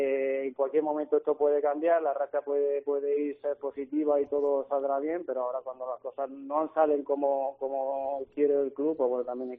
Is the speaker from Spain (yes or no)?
yes; Mula, Region of Murcia, Spain; cuando estamos en Mula, en mi pueblo, me pide mucho la bicicleta